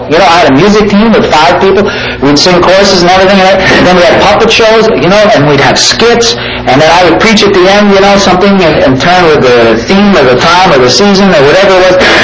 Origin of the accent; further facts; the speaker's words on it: New York, United States; every Tuesday night in my hometown up there in New York, we rented out this big theater